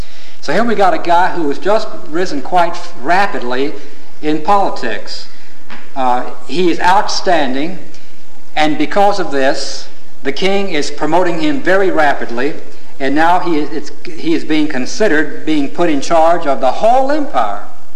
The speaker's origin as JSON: {"language": "English", "region": "Louisiana", "country": "United States", "tie": "born or raised there", "also_born_or_lived": "Memphis, Tennessee", "said": "I was born in Memphis, Tennessee. I grew up in Louisiana, and that's part of the Deep South."}